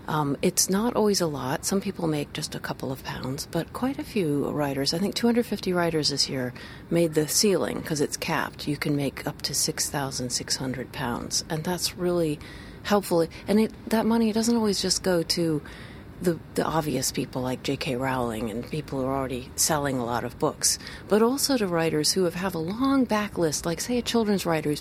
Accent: Washington, District of Columbia, United States; These are American books. I grew up in Washington, D.C., and they were about these animals in a farmyard who all could talk and do things.

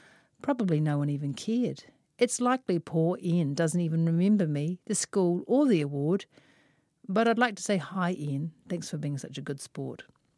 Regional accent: Auckland, New Zealand; born there; why I was born in West Auckland, and maybe even explains some of my need to make music

